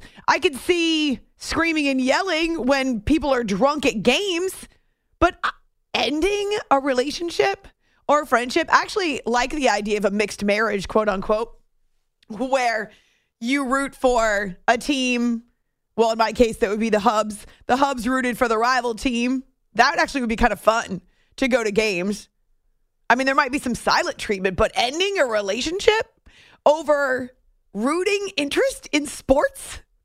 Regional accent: New England, United States; But I grew up in New England, and I guess I identified as a Red Sox fan.

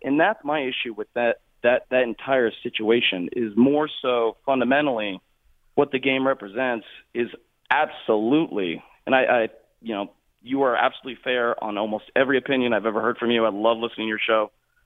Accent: Dallas, Texas, United States; I grew up playing golf, you know, did the Hank Haney thing. I'm from Dallas, obviously, so Hank Haney's right over there.

